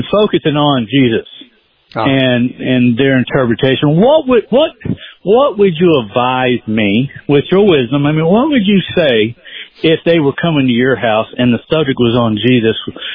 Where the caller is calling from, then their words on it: North Carolina, United States; Hey, I'm calling from North Carolina.